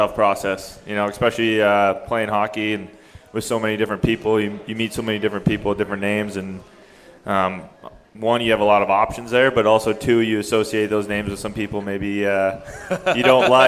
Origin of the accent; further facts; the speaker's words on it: Minnesota, United States; now in Nashville, United States; I'm from Minnesota. My family's from Minnesota.